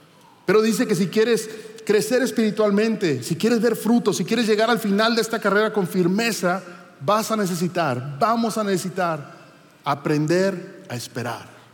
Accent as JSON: {"language": "Spanish", "town": "Monterrey", "region": "Nuevo León", "country": "Mexico", "said": "Soy de Monterrey."}